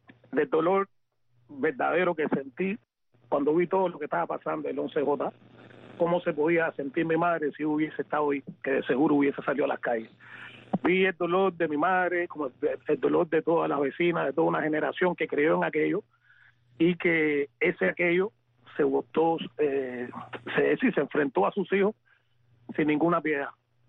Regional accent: Cuba; Entonces, para todos ellos, para mi Cuba, también en especial para las hermanas Garrido, que son de mi pueblo

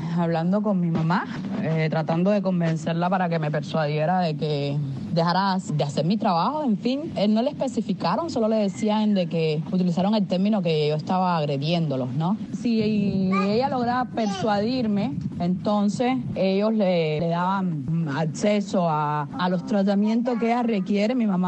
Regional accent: Cuba; moved away; Cuando me fui de Cuba me dijeron expresamente que no podía regresar

